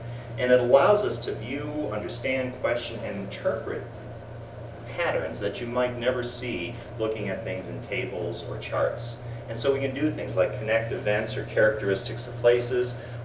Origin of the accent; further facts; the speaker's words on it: Boston, Massachusetts, United States; This is Boston, my hometown